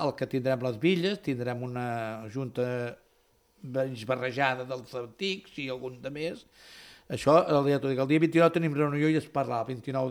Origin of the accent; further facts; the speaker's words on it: Sant Pol de Mar, Catalonia, Spain; jo sóc de Sant Pol, però de tota la vida que hi som